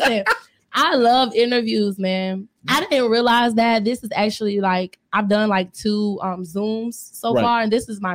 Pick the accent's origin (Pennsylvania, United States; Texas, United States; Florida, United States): Florida, United States; Tampa; That 81 trigger. I'm from Tampa, Florida.